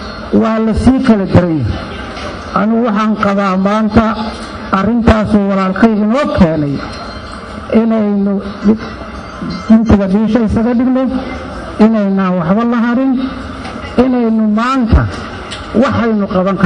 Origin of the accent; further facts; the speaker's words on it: Galkayo, Mudug, Somalia; born there; Anigu waxaan ku dhashay magaalada Gaalkacyo.